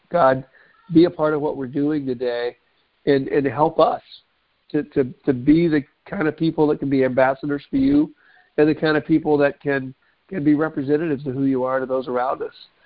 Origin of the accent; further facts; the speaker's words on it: Charlotte, North Carolina, United States; I grew up in Charlotte.